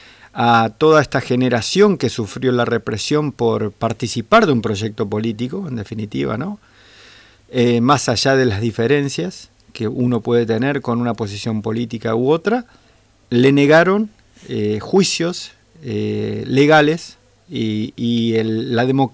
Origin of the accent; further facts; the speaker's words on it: Santa Fe, Argentina; como santafesinos y como expresión de esa generación